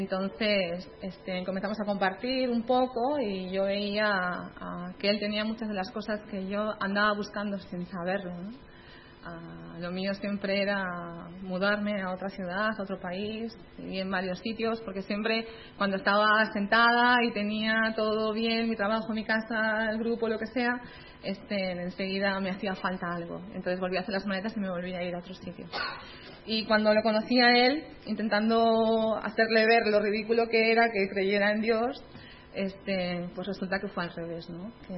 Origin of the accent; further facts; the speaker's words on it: Bilbao, Basque Country, Spain; now in Venezuela; Yo soy de Bilbao, aunque llevo 10 años viviendo en Venezuela, pero soy de Bilbao.